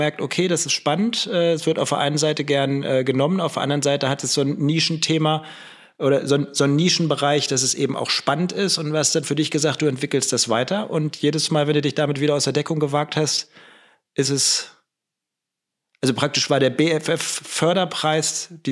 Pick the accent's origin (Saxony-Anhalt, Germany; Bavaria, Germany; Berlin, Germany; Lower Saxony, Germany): Lower Saxony, Germany